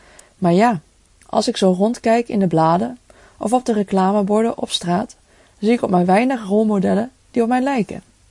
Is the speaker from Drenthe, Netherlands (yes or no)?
no; Gelderland, Netherlands; Ik kom uit een klein dorp in Apeldoorn-omgeving.